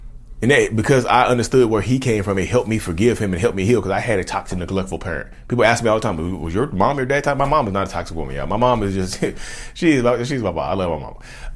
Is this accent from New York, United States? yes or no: no; Reidsville, North Carolina, United States; People know my name over here in North Carolina. I'm from Reedsville, North Carolina.